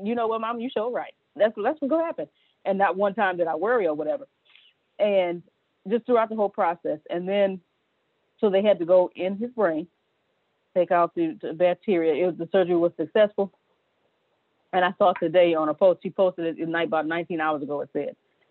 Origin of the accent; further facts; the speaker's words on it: Galveston, Texas, United States; they live in San Antonio. We're from Galveston.